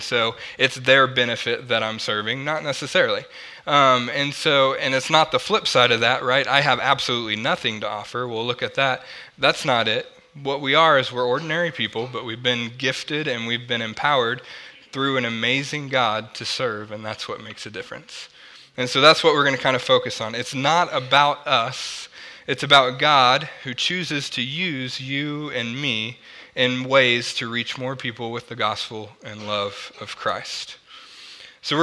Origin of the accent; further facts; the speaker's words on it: Oklahoma, United States; And remember, I'm from Oklahoma, so Wichita, Kansas was only about 2 hours from us.